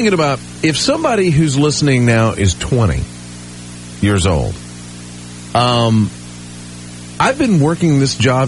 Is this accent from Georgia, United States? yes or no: yes; Georgia, United States; 23 years, I grew up in Georgia. So, for more than half of my life, I lived in the state of Georgia.